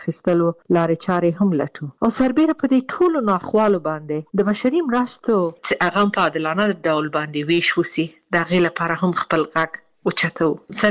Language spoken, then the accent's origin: Pashto; Afghanistan; او دا چې زه د افغانستان باندې یم زه ورځې شمیرم چې زه بیرته کله خپل ملک ته ځم او بیرته خپل ټاټوبې خپل خلکو سره